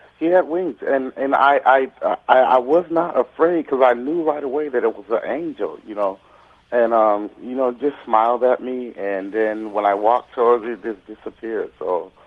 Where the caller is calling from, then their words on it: Milwaukee, Wisconsin, United States; I'm calling from Milwaukee, Wisconsin.